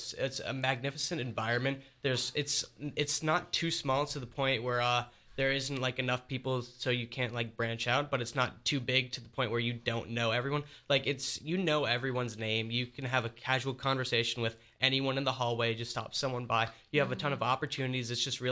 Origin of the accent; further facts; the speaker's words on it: Georgia, United States; We're from Georgia.